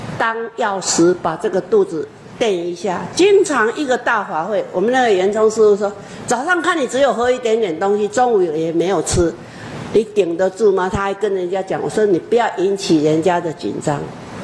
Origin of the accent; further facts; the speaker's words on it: Chiayi, Chiayi City, Taiwan; 我说：“我是嘉义市。”